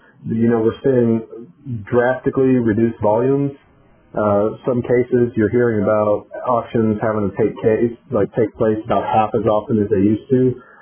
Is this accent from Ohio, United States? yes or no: no; Brenham, Texas, United States; I'm originally from Brenham, Texas, so it's always great to get to talk to the Texas folks